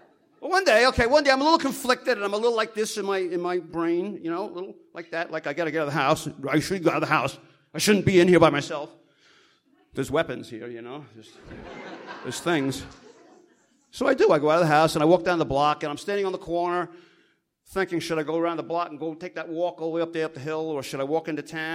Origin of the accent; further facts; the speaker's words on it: New York, United States; and I was from New York and this and that, and okay.